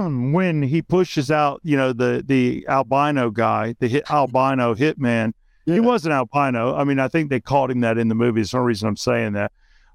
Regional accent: Atlanta, Georgia, United States; And I'm from the West End. I'm from Atlanta.

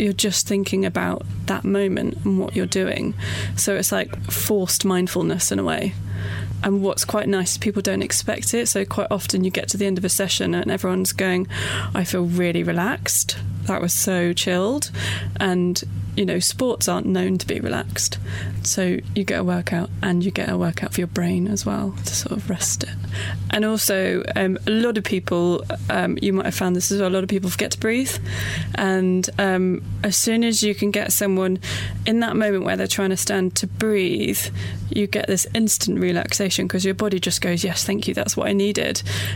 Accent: London, United Kingdom; very lucky in that we grew up near the Thames and the River Crane as well. So we had water sports growing up.

